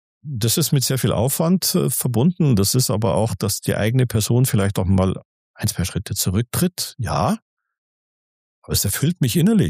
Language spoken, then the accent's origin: German; Munich, Bavaria, Germany; Und ich komme aus dem Stadtteil aus München, da ist nicht die Haute-Volée, wie soll man sagen, zu Hause.